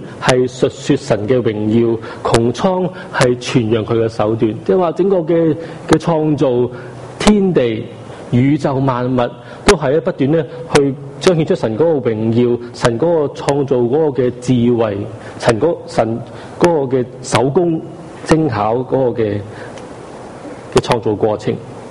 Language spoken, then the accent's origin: Cantonese; China; 这个跟我们中国人的新年庆祝是完全不同